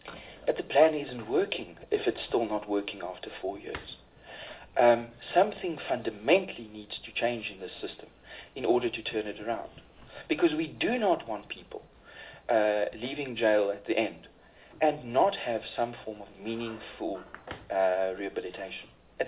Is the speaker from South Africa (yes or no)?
yes; Free State, South Africa; I come from the Free State, Vredederi, which Mr. Abrams by now knows quite a lot about.